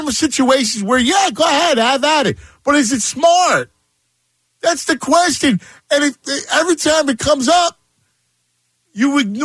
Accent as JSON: {"language": "English", "region": "Pennsylvania", "country": "United States", "said": "I'm from Delco."}